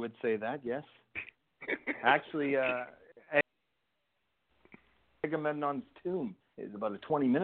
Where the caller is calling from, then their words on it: Greece; I'm calling from Greece.